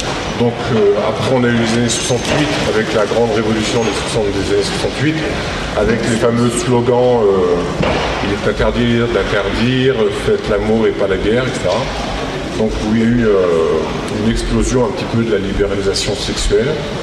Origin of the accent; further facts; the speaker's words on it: Grenoble, Auvergne-Rhône-Alpes, France; nous sommes de Grenoble.